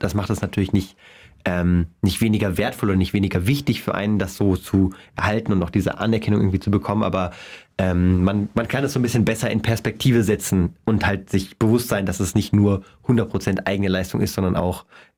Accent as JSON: {"language": "German", "town": "Munich", "region": "Bavaria", "country": "Germany", "tie": "born or raised there", "also_born_or_lived": "Bonn"}